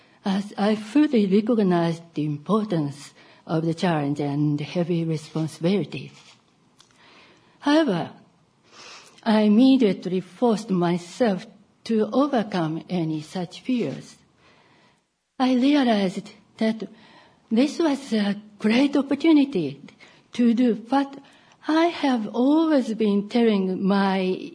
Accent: Kochi, Japan; born there; English is a second language; I was born in Kochi, a small city in Japan's Shikoku region.

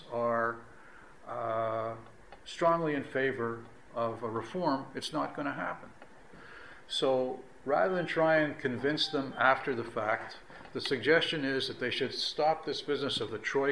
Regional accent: Canada; As a Canadian, I say, no.

